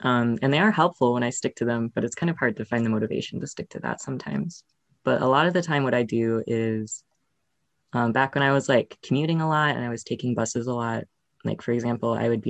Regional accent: Minnesota, United States; because I grew up in Minnesota. I grew up in like rural Minnesota, and I moved to Minneapolis for college.

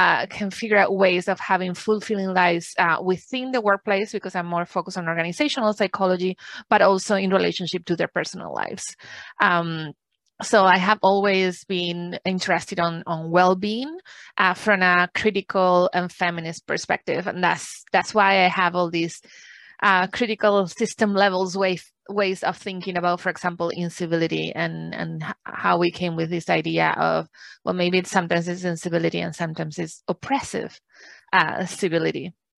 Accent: Canary Islands, Spain; moved away as an adult; now in United States; I'm originally from Canary Islands. Those are some islands on the west coast of Africa that actually are part of Spain.

